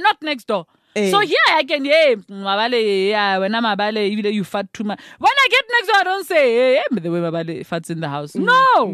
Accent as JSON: {"language": "English", "country": "South Africa", "said": "It speaks to our national pride. You know, it speaks to how we see ourselves as South African."}